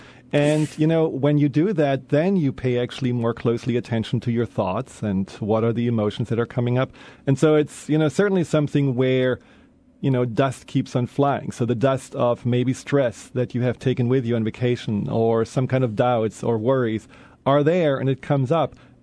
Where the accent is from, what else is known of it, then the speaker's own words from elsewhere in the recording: Baden-Württemberg, Germany; You know, I grew up in the Black Forest, and there is really this magic there in some ways.